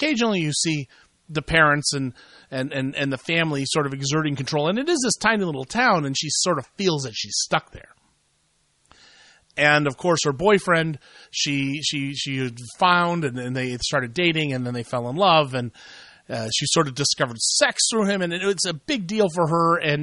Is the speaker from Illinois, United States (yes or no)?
no; Columbus, Ohio, United States; I think this weekend it is at my hometown theater, the Gateway Film Center in Columbus, Ohio.